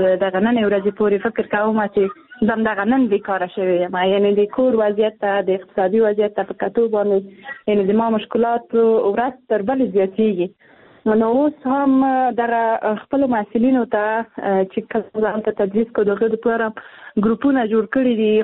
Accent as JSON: {"language": "Pashto", "country": "Afghanistan", "tie": "born or raised there", "said": "زه په افغانستان کې پیدا شوی یم زه د افغانستان یوه جلۍ یم"}